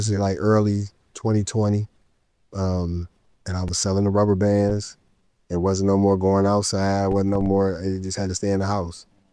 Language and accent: English; Detroit, Michigan, United States; No, I grew up in a project. So, it was very rough, Section 8, or they call it Section 8 now.